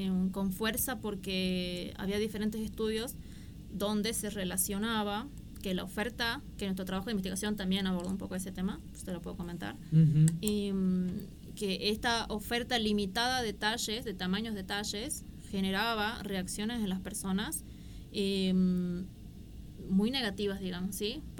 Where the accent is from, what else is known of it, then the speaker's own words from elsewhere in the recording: Jujuy, Argentina; Menos si te puedes comparar lo que somos los jujeños, que medimos metro, claro, 60, con suerte, uh-huh, metro 70.